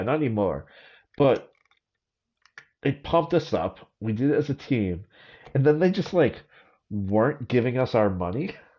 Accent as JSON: {"language": "English", "town": "Boston", "region": "Massachusetts", "country": "United States", "tie": "born or raised there", "said": "I was raised around Boston history with babysitters and taking us to historical sites."}